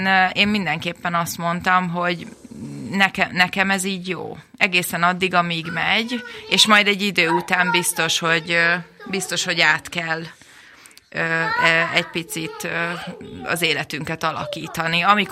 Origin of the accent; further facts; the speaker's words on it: Baja, Bács-Kiskun, Hungary; also born or lived in Pécs; Vidéki vagyok, mondhatom, hogy egy lokálpatrióta, imádom Baját, Baján nőttem fel, annak ellenére, hogy Pécsett születtem, de ez csak egy kis kitérő volt a mi életünkben.